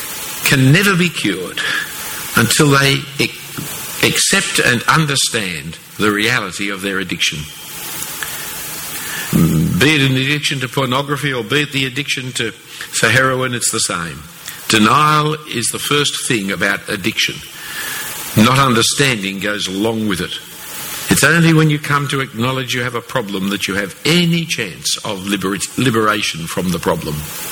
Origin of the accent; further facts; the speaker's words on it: United Kingdom; I mean, I'm a free man. I'm British.